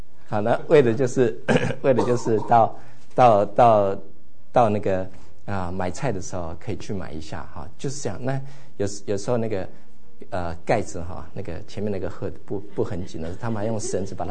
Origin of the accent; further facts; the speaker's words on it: California, United States; 那我是从南加来的，所以北加呢很多对我来讲是很新鲜